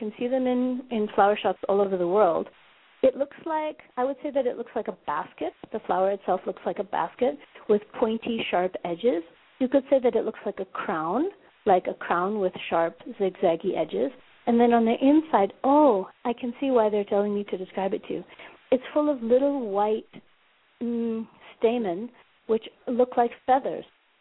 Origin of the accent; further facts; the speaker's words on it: Minneapolis, Minnesota, United States; now in Johannesburg, South Africa; That would be 8:20 in Minneapolis, St. Paul, my hometown, and it's 4:20 in Johannesburg, South Africa. That's where we're broadcasting from.